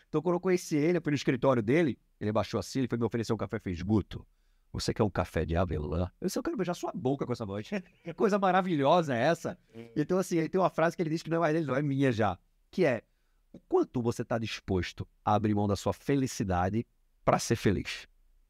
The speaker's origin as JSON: {"language": "Portuguese", "town": "Recife", "region": "Pernambuco", "country": "Brazil", "said": "Sou de Recife."}